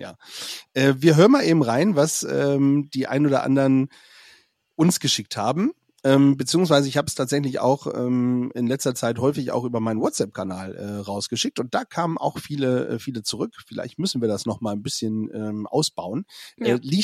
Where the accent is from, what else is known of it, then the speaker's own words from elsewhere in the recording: Bremen, Germany; tut mir als Bremer tatsächlich richtig weh